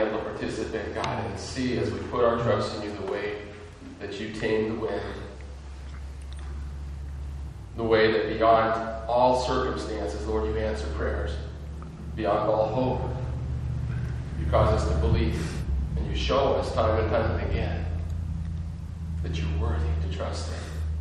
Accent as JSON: {"language": "English", "town": "Roseburg", "region": "Oregon", "country": "United States", "moved": "as an adult", "lives_now": "Mexico", "said": "Yeah, so we're missionaries in Mexico, been there 11 years. We're actually from Roseburg, Oregon, not too far down the coast."}